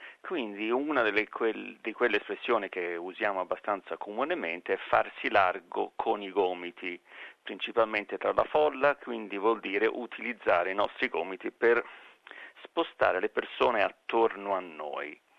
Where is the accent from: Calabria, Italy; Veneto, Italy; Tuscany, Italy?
Tuscany, Italy; Devo dire che da toscano non è un'espressione che io abbia sentito molto spesso